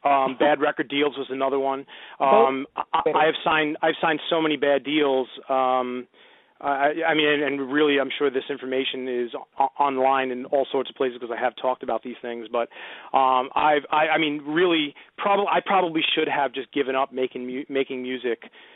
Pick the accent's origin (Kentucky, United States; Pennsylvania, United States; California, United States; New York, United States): New York, United States; New York City; and I'm a New Yorker, dyed-in-the-wool New Yorker, and it's always been in my character